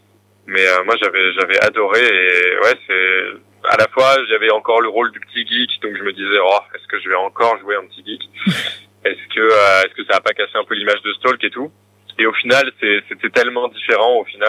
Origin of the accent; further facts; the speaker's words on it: Toulouse, Occitanie, France; born there; Je suis né à Toulouse et c'est vraiment ma ville de cœur.